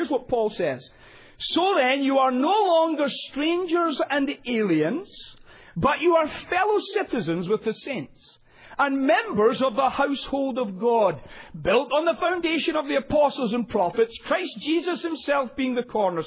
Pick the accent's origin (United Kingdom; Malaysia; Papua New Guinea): United Kingdom; now in United States; You can tell by my accent. It betrays me that I'm a foreigner in that sense. Even though we originally established America, we lost it. And the reality is that we're regarded as foreigners. You don't let British people simply come over the Atlantic and just become Americans.